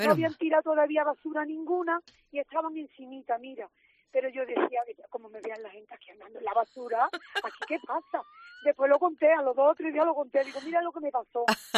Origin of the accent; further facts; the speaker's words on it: Aguadulce, Andalusia, Spain; De Sevilla, claro.